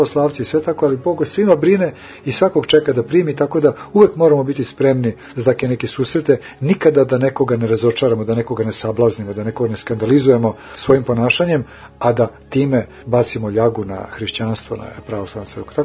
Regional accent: Belgrade, Serbia; Evo ja sam se sada vratio u Beograd, ponovo moj rodni grad, tu sam kod majke u stanu gdje obično dođem, odsednem kad tako budem u Beogradu

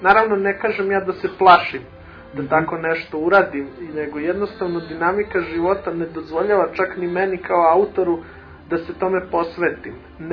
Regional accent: Belgrade, Serbia; born there; rođen sam u Beogradu, pa koliko od rodbine, koliko od oca učim taj jezik. Ali primetio sam kada odem kod rodbine u Trebinje, vrlo brzo se prebacim na govor

